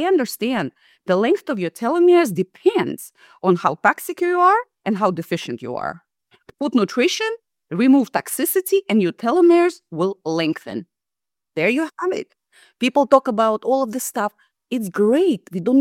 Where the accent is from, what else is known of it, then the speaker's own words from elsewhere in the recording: Russia; that in different countries, for example, I'm from Russia.